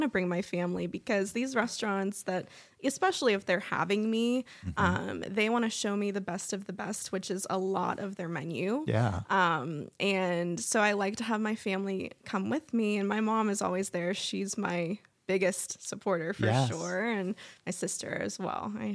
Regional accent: Canonsburg, Pennsylvania, United States; But I grew up in Canonsburg for a pretty good amount of my childhood.

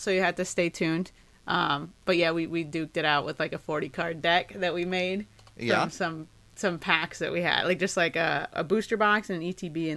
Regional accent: Jackson, Michigan, United States; Yeah, ours, even in my hometown, which was relatively small, cornfields and all, there was a few different branches of the public library. So we had the Jackson Public Library that was, like, downtown

